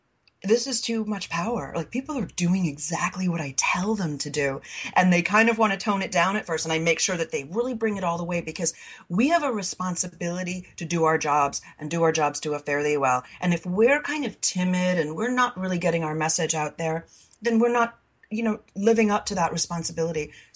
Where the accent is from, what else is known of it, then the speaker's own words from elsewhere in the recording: Long Island, New York, United States; accent: Long Island; At the age of 14, I changed my Long Island accent.